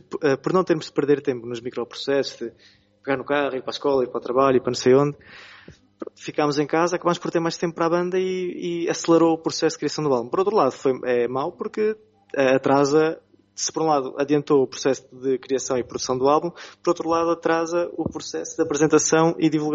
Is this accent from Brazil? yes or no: no; Ílhavo, Aveiro, Portugal; Nós, que somos aqui de Ilhavo, ainda mais ouvimos, ainda mais sentimos essa influência